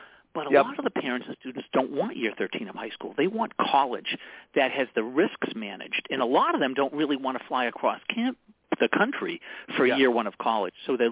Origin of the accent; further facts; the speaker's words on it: Massachusetts, United States; I grew up in Massachusetts, so maybe I'm primed for this kind of thing.